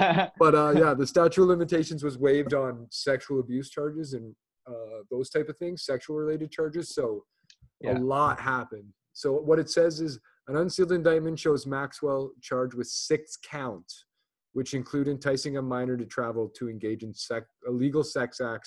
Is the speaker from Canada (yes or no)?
yes; Canada; We could get into that whole thing another day, being Canadian and all. Vancouver's a crazy story.